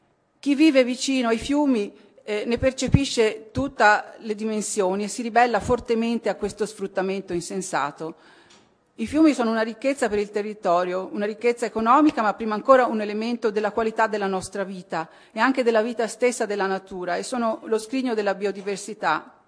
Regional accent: Belluno, Veneto, Italy; Io vengo da Belluno

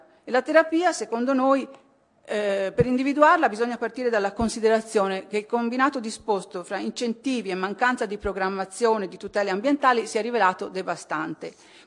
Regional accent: Belluno, Veneto, Italy; Io vengo da Belluno

